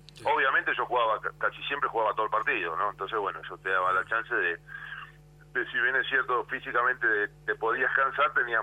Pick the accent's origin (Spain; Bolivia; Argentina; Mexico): Argentina; La Plata, Buenos Aires Province; yo vivía en La Plata en esa época, soy platense